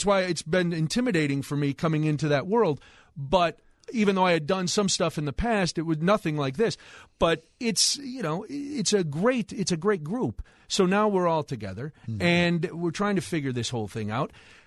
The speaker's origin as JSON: {"language": "English", "country": "Ireland", "said": "That wedding, while like Hannah said, her friend said it was like an Italian wedding. I'm Irish. That was just like my wedding too, right."}